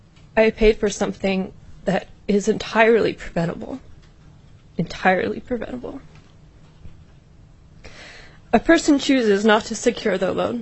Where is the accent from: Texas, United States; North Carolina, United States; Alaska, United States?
Alaska, United States; Anchorage; I'm from Anchorage.